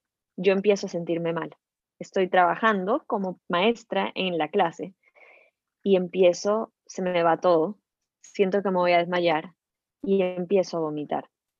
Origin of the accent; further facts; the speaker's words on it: Peru; Yo soy peruana y él era peruano también, en Miami, ¿okay?